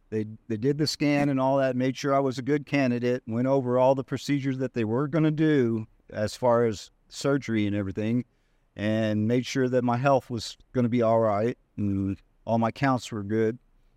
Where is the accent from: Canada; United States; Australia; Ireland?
United States; Texas; Well, I thought about Mexico. I'm from Texas, and I thought about Mexico because I knew about Mexico dental work.